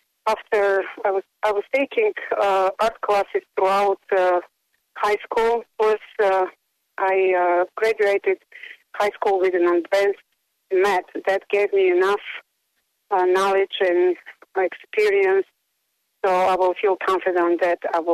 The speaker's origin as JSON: {"language": "English", "town": "Plovdiv", "region": "Plovdiv Province", "country": "Bulgaria", "tie": "born or raised there", "said": "I grew up in Bulgaria. It's called Plovdiv"}